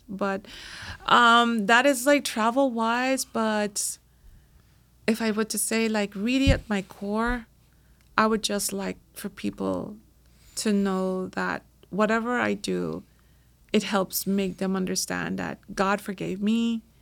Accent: Trinidad & Tobago; born there; I was born in Trinidad, as you know, and we were colonized by the British.

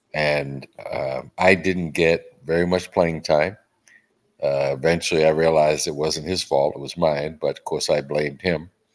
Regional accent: Cambridge, Massachusetts, United States; I grew up in Cambridge, Mass. We had a real community that we lived in. In fact, I spent most of my young years on Howard Street

